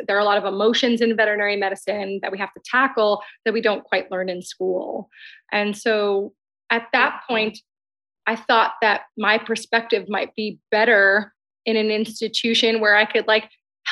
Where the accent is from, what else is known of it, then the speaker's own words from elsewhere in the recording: Queens, New York, United States; Sure. So I'm from Queens, which is a borough in New York City. I'm a first generation American.